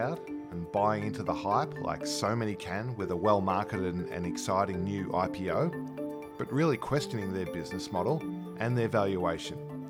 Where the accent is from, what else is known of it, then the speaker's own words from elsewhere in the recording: Melbourne, Victoria, Australia; born there; I was born in Melbourne, Australia, and it's part of our culture down there.